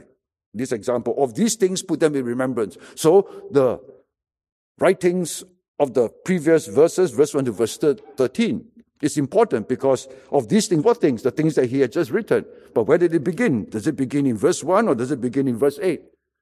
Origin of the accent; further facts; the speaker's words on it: Singapore; it was not a regular semester since we have nowhere to go as Singaporean.